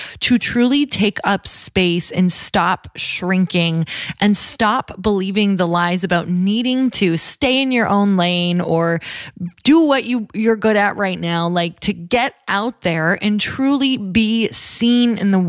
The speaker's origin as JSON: {"language": "English", "region": "Midwest", "country": "United States", "said": "I let you know that I'm from the Midwest."}